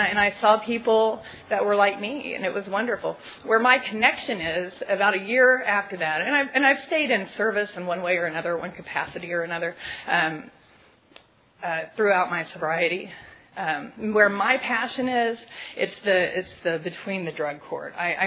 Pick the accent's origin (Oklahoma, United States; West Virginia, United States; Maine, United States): Oklahoma, United States; Tulsa; you know, I'm from Tulsa, Oklahoma. Hi, everybody. And we have really good AA.